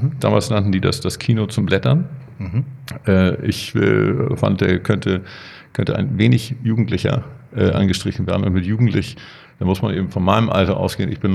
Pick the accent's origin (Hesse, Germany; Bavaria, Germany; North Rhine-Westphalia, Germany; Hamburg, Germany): Hamburg, Germany; born there; aber ich bin in Hamburg geboren